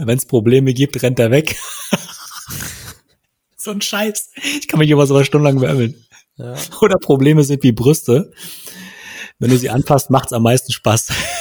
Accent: Berlin, Germany; Aber als Berliner so Four Blocks, ne?

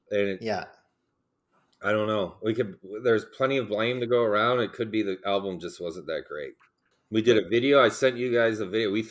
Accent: Cleveland, Ohio, United States; We played so I'm from Cleveland. We played something called the Cuyahoga Music Festival.

